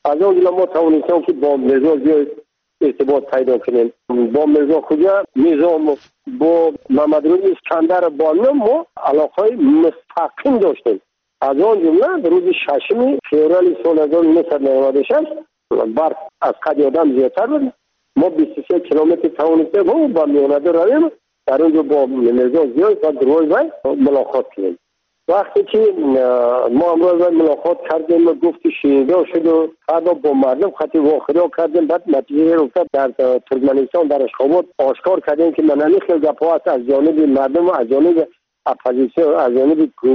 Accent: Tajikistan; first language Tajik

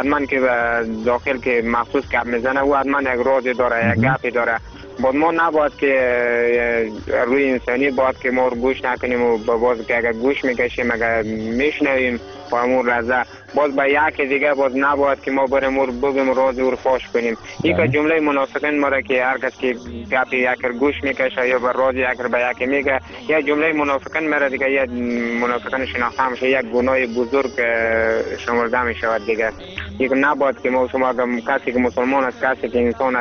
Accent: Afghanistan; همه ما شما افغان هستیم

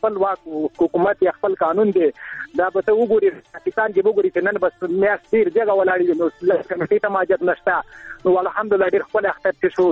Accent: Afghanistan; زه په ننګرهار کې یم، يم د سید کرم ولسوالۍ.

